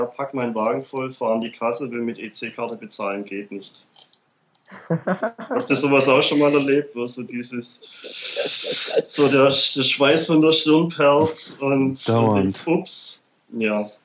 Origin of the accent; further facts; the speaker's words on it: Bavaria, Germany; Ich bin ja selber Bayer.